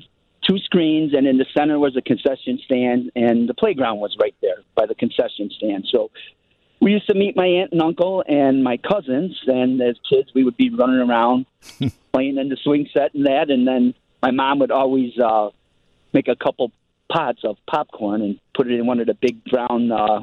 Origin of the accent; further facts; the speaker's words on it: Addison, Illinois, United States; I grew up in Addison, Illinois